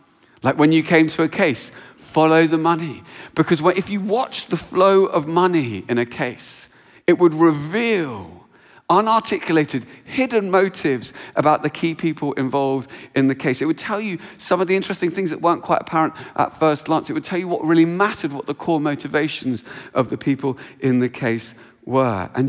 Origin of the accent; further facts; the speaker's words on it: Luton, East of England, United Kingdom; also born or lived in Cambridge; So where I grew up in Luton, that was cars.